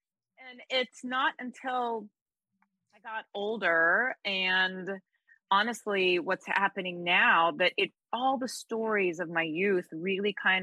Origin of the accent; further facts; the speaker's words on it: Texas, United States; also born or lived in California; You know, the biggest sort of Spanish influence I got was living in California. So, because my mother was born and raised there, and my father was from there. And so my whole childhood, I grew up in Texas.